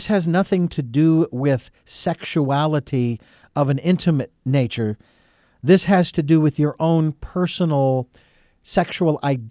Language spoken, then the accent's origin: English; Phoenix, Arizona, United States; I remember in Arizona, where I was living at the time, born and raised in Phoenix